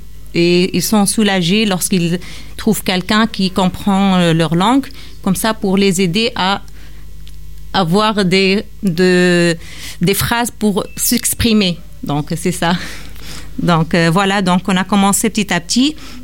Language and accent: French; Tunisia; Je viens de la Tunisie et je suis enseignante. J'étais enseignante en Tunisie.